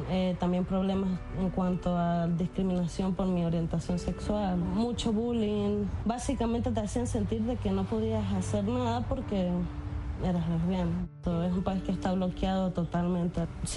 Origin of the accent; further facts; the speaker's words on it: Mérida, Venezuela; now in Los Angeles, United States; soy de Mérida, Venezuela. Ahorita vivo en Los Ángeles, California. En un bus escolar.